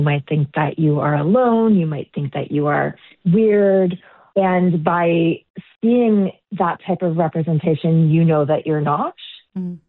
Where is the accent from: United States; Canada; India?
Canada; Sydney, Nova Scotia; also born or lived in Dartmouth; I was born in Sydney, and I grew up going back and forth between Sydney and Dartmouth. So I'm a Cape Bretoner.